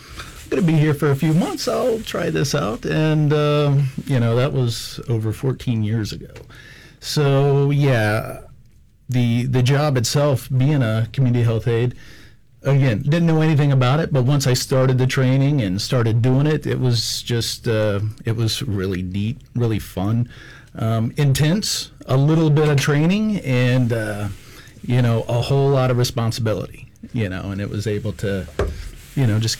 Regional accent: Fairbanks, Alaska, United States; now in Sand Point, United States; I live in Sand Point. I'm not originally from there. I'm originally from Fairbanks, but I moved out there almost 15 years ago now.

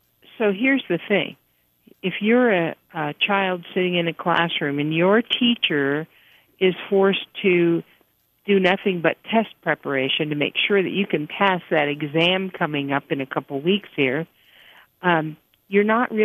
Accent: Bethel, Alaska, United States; I served in the project myself for 3 years, and I'm from Bethel.

